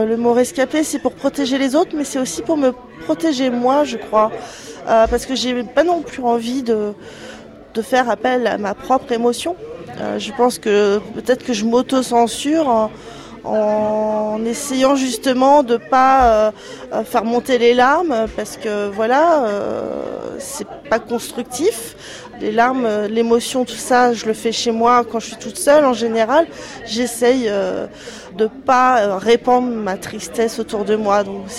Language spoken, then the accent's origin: French; Paris, Île-de-France, France; j'ai 39 ans, je suis parisienne